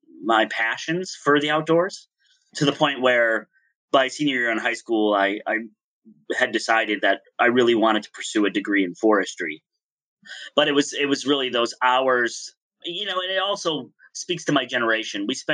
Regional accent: Pennsylvania, United States; I grew up in a really rural area. I grew up in Susquehanna County, Pennsylvania, which is the most northeast corner of Pennsylvania, the county with the most dirt roads of any county in Pennsylvania.

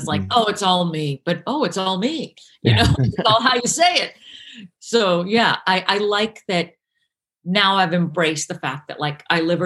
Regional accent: Boston, Massachusetts, United States; I grew up in Boston, but I did sketch and improv there.

